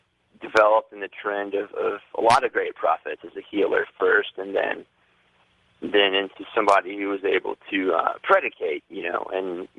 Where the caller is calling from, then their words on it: Louisville, Kentucky, United States; I'm calling from Louisville, Kentucky.